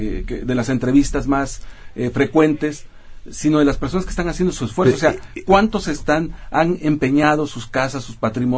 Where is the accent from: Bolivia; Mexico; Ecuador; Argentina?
Mexico; Y lo digo como mexicano